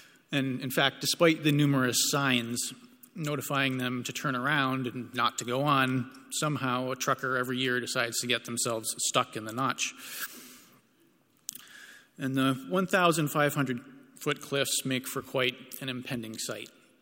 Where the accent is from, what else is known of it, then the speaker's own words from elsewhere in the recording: Toledo, Ohio, United States; born there; I was born in Toledo, Ohio. Where people are born shouldn't really matter, but it is relevant in this case.